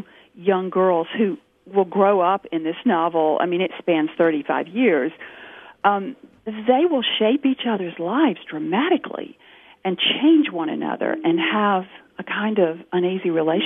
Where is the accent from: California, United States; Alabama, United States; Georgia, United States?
Georgia, United States; Well, I did grow up in pre-civil rights South. I was a child in the 50s in Georgia